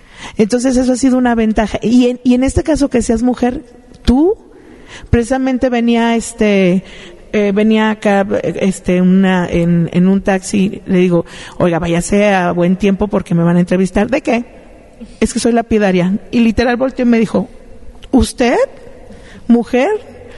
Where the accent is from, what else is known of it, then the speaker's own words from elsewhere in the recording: Santa Rosalía, Baja California Sur, Mexico; Yo crecí toda mi infancia en Santa Rosalía, que era mitad desierto, mitad mar.